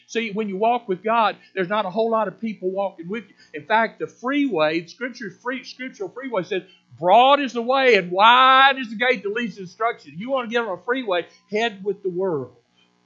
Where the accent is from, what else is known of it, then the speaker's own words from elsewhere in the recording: United States; but I'm from Alabama, Tennessee. That's why I talk proper English. Y'all can tell I've studied in the South